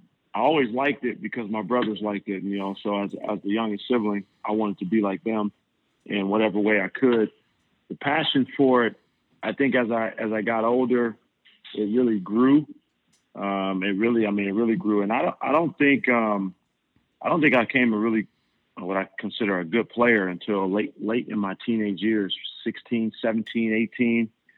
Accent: California, United States; now in Europe; my first NBA team was the Golden State Warriors, which is my hometown.

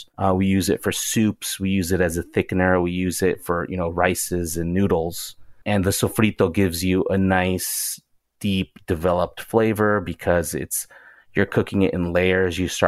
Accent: Yucatán, Mexico; when I think about tomato growing up in Yucatan, I immediately go to our tamalitos con salsa de tomate. It's so ingrained in our memory as Mexicans.

